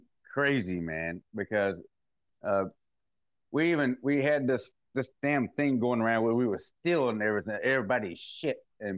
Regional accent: Mississippi, United States; accent: Southern; The accent picked up. I grew up down in Mississippi.

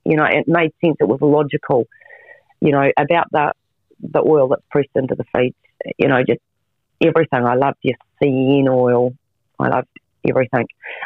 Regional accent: New Zealand; And being Kiwi, we'd never heard of the product.

